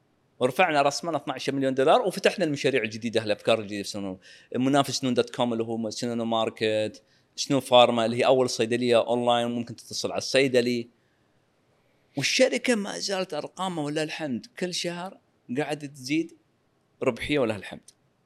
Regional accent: Qatar; هذا أقل شيء أنا أسويه، واجبي كقطري.

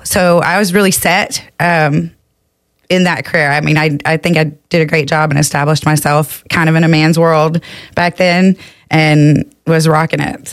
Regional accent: Houston, Texas, United States; But yeah, I grew up in East Houston. So where I come from, we didn't have to go outside really to know which way the wind was blowing where I grew up off Highway 90

